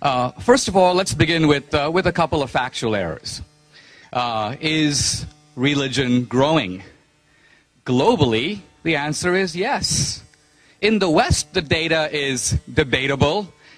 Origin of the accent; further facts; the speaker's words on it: India; I'm from India, and anyone who's from there will tell you